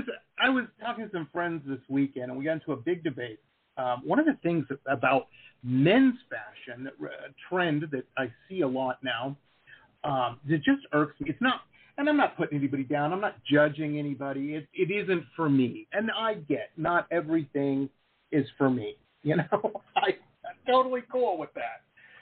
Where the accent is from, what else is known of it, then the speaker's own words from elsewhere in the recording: Detroit, Michigan, United States; I grew up in Detroit, so I can say this.